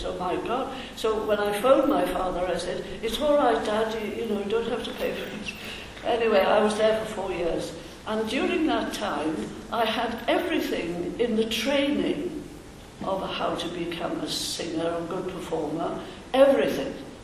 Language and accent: English; Wales, United Kingdom; So as a Welshman, what was I going to do? So I went to Wales